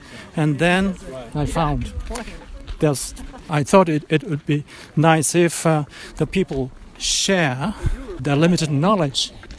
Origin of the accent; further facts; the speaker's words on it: Japan; English is a second language; from Japan. I'm an anthropologist.